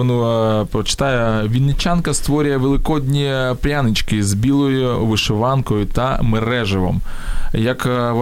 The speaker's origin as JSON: {"language": "Ukrainian", "town": "Mariupol", "region": "Donetsk Oblast", "country": "Ukraine", "tie": "born or raised there", "said": "те, що таке відбувається в Україні, в моєму рідному Маріуполі"}